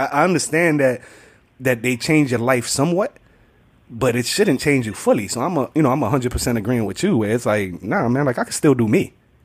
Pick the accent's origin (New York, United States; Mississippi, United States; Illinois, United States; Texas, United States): New York, United States; Bronx; now in Staten Island, United States; I was born and raised in the Bronx, the hood. And I got married and moved to Staten Island, you know, the total opposite, right?